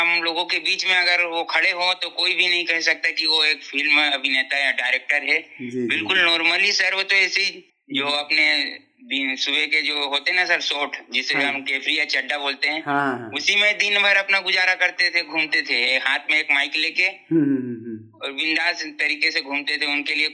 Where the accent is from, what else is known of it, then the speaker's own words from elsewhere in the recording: Chhattisgarh, India; आपके तरफ जाए तो जैसे ही हम लोग सरगांव मनियारी पुल पार करते हैं तो हम मना बिलासपुर जिला मिल जाता है। और इस साइड हमारे गांव के बगल में ही 10 या 8 किलोमीटर के दूर में ही बेमेतरा जिला मिल जाता है।